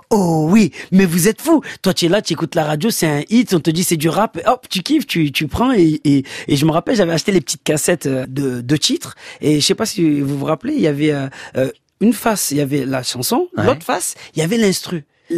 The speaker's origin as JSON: {"language": "French", "town": "Marseille", "region": "Provence-Alpes-Côte d'Azur", "country": "France", "said": "Bien sûr qu'on est français, on est fier de l'être, mais marseillais, c'est quelque chose qui dépasse beaucoup de choses."}